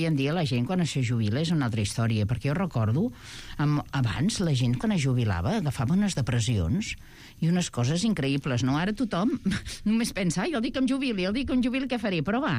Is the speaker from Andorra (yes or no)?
no; Badalona, Catalonia, Spain; nosaltres som de Badalona